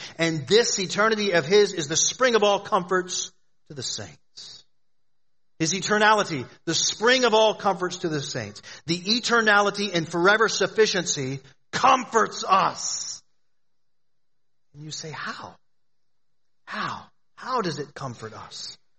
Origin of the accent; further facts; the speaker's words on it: Florida, United States; I grew up in Florida. I remember learning about Ponce de Leon